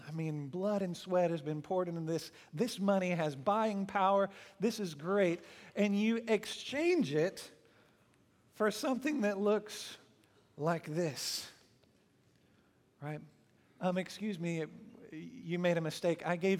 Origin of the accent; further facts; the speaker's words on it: Texas, United States; We're from Texas.